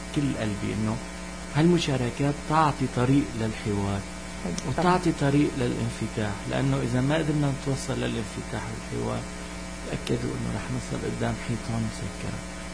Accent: Aleppo, Aleppo Governorate, Syria; أنا حلبي بس ما بعرف تماما ايش الطريقة

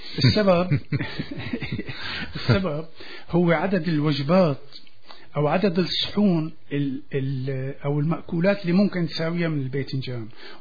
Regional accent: Homs, Homs Governorate, Syria; أنا بدي أقول أزكية لأنه أنا حمصي طبعا

